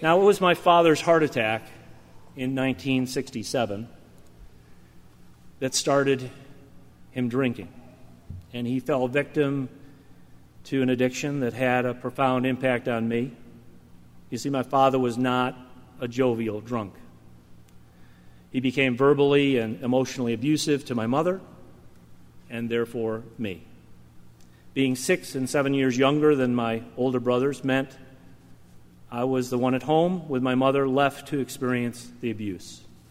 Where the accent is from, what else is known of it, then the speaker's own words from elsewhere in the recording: Hudson Falls, New York, United States; Now, I was raised Presbyterian in the First Presbyterian Church of Hudson Falls, New York. I sang in the choir, and my high school choral director was also the choir director at the church.